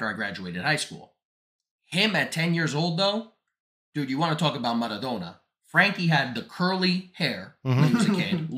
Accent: Italy; we grew up like around soccer, especially growing up in Italy, but we never really played.

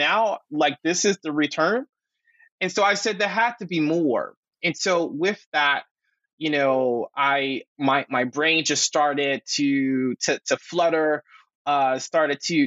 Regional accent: North Carolina, United States; growing up in North Carolina, you know, teachers calling me the N-word, you know, going and playing soccer in Syracuse and dealing with racism with the parents and dealing with racism when, you know, but a different form moving to California.

